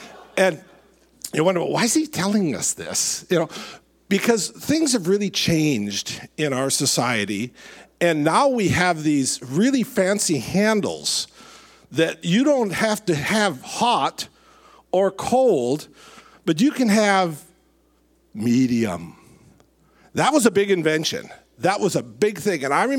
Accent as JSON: {"language": "English", "region": "Minnesota", "country": "United States", "said": "And we're from Minnesota, and you know, and it's cold"}